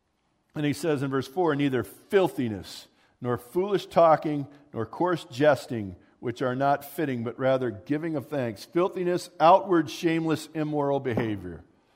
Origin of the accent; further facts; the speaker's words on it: California, United States; Fortunately, we grew up in California where you really can't get gun permits, so that wasn't a big thing